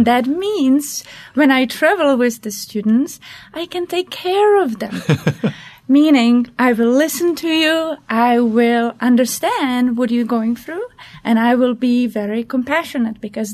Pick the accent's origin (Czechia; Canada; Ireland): Czechia; also born or lived in New York City; now in Charlottesville, United States; I'm originally from Czechoslovakia, and then the country changed name to Czech Republic.